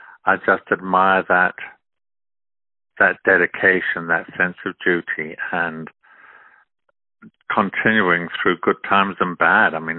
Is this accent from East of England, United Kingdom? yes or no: no; Portsmouth, South East England, United Kingdom; he came from Portsmouth in England, which is my hometown, and there's still a Charles Dickens museum there.